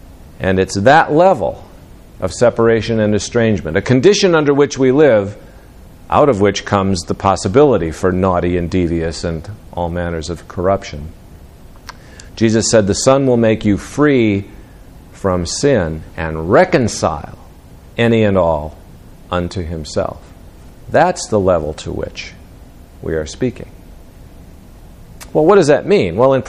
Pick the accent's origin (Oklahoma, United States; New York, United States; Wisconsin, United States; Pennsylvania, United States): Wisconsin, United States; And one of the coolest things about my hometown is the way they do the 4th of July parade. It's one of the biggest in Wisconsin.